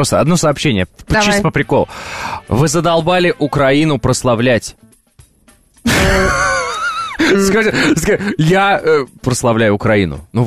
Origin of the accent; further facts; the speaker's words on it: Kazakhstan; born there; Конечно, но я же родился в Казахстане.